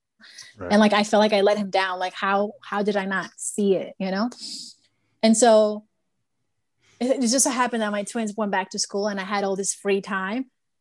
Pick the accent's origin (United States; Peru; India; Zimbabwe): Peru; English is a second language; When we grew up in Peru, I lived in the 90s, where Peru was written with terrorist organizations.